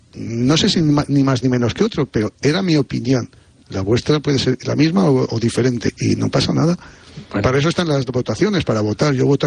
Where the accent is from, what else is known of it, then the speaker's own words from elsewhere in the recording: Haro, La Rioja, Spain; now in Madrid, Spain; todos saben que yo ejerzo de riojano, soy de Haro, pero la verdad que estoy muy agradecido a cómo me ha acogido Madrid. Ya llevo 12 años viviendo aquí